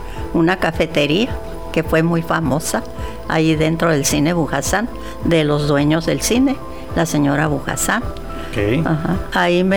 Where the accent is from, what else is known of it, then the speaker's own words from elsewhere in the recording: Tijuana, Baja California, Mexico; born there; Yo nací aquí en Tijuana, zona centro, 1941.